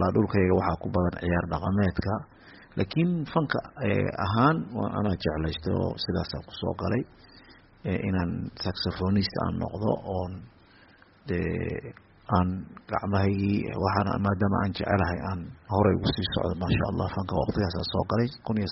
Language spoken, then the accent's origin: Somali; Qoryooley, Lower Shabelle, Somalia; born there; waxaan ku dhashay degmada Qoryooley ee gobolka Shabeellaha Hoose